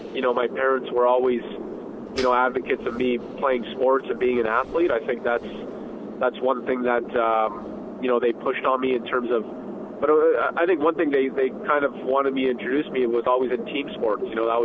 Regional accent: Canada; And, as any Canadian kid, I think you get into it early.

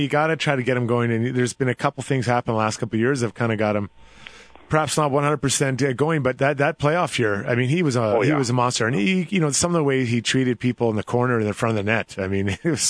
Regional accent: Edmonton, Alberta, Canada; growing up in the West End of Edmonton, buddy, I had to grow up hard, hard

